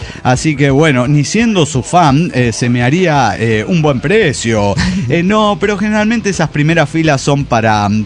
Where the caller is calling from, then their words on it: Orizaba, Veracruz, Mexico; de Orizaba, Veracruz